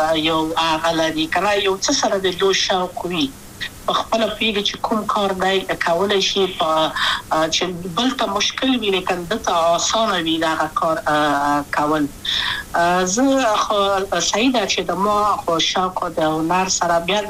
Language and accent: Pashto; Kabul, Afghanistan; also born or lived in Wardak; د کابل په تختپل سیمه کې یم او لویا شویم کابل کې هم مکتب می دولسم په کابل ښار خیرخانه مینه اهلی سی مریم کې ما آتا دولسم پوری پرځ دا کړو